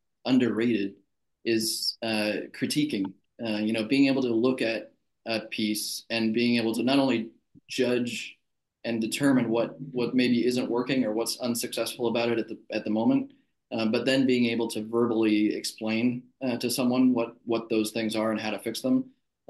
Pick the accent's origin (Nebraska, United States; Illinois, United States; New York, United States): Nebraska, United States; Lincoln; I come from a relatively small town. I'm from Lincoln, Nebraska, and they don't make a lot of movies in Lincoln, Nebraska.